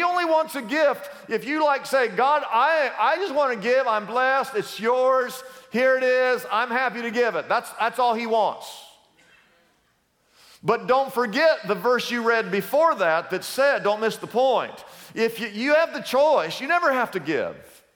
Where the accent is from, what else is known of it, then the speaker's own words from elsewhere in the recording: Kansas, United States; I was raised in Kansas. That's where I grew up, me and Toto.